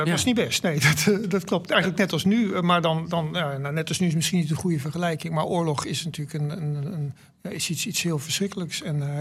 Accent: Stadskanaal, Groningen, Netherlands; also born or lived in Rotterdam; Ik bedoel, ik ben daar geboren, maar ik ben geen echte Rotterdammer. Nee, maar in Stadskanaal, ja, daar.

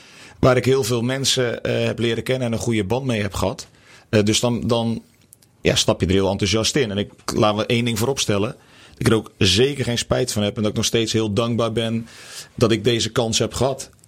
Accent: West Netherlands, Netherlands; Ik kom hier niet vandaan. Ik kom uit het Westen.

